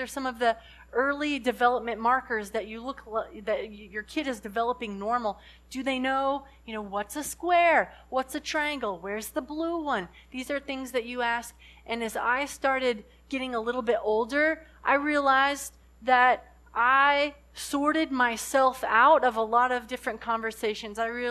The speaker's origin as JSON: {"language": "English", "town": "Salt Lake City", "region": "Utah", "country": "United States", "tie": "born or raised there", "said": "There are things that people didn't really think were that cool at the time in Salt Lake City, Utah."}